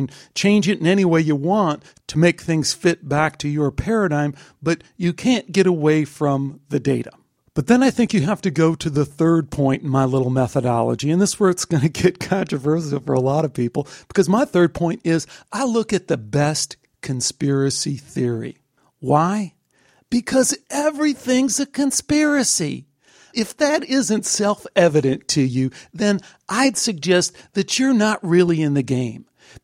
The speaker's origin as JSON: {"language": "English", "region": "Illinois", "country": "United States", "tie": "born or raised there", "said": "I remember as a kid growing up outside of Chicago and driving into the city with my dad and looking over at the smokestacks in Calumet City, just belching out all this pollution."}